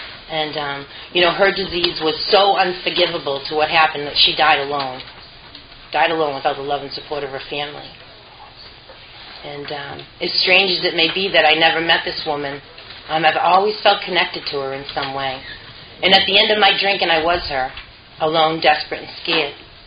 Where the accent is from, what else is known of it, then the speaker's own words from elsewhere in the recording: Worcester, Massachusetts, United States; And I grew up in Worcester.